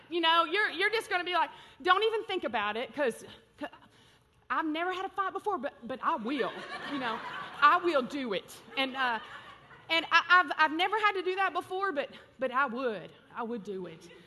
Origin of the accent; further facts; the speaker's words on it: Georgia, United States; now in Texas, United States; in Georgia, all of our family's in Georgia, and I'm a little Georgia peach from a long time ago, but I'm a Texan now, don't worry.